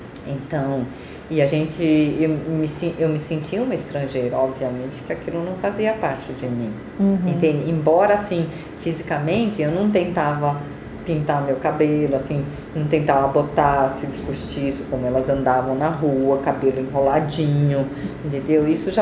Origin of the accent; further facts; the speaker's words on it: Brazil; Assim, a minha vida como brasileira sempre foi, né?